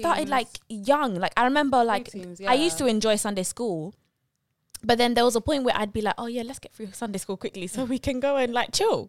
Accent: London, United Kingdom; so I'd give up on Morley's, and I'm from South.

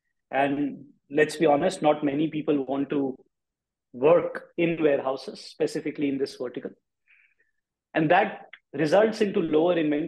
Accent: Delhi, India; a pivotal moment for a boy growing up in Delhi

